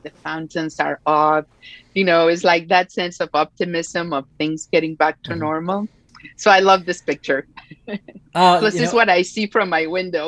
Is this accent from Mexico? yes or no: yes; Mexico; being born and raised in Mexico, you know, we have two last names.